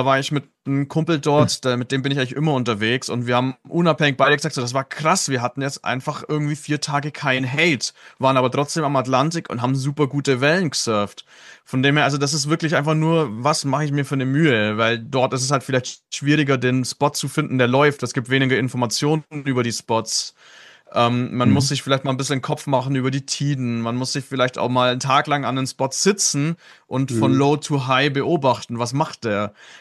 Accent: Southern Germany, Germany; warum ich irgendwann als Süddeutscher tatsächlich in den Norden geflohen bin.

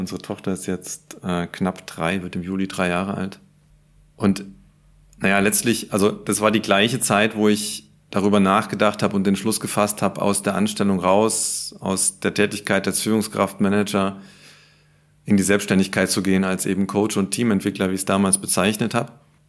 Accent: Saarland, Germany; moved away as an adult; bin dann da durch einen großen Zufall aus meiner Heimat im Saarland ins Allgäu gekommen, zu Bosch dann damals

